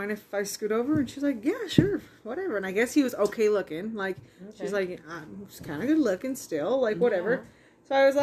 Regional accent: Wyoming, United States; We're from Wyoming. If you can't tell.

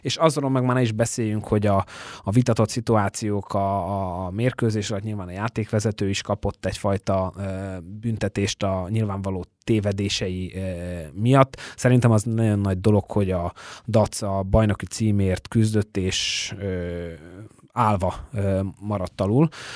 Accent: Iža, Nitra Region, Slovakia; ott abban a faluban, Izsán, ahol én fölnőttem, ott a szlovák és a magyar között semmilyen etnikai jellegű konfliktus nem volt.

